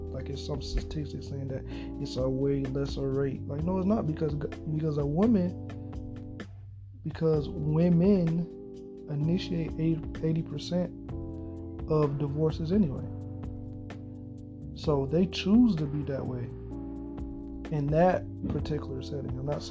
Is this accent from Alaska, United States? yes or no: no; Florida, United States; accent: southern; You know, I'm from Florida, so, you know, I have that southern slang, that southern, you know, tone.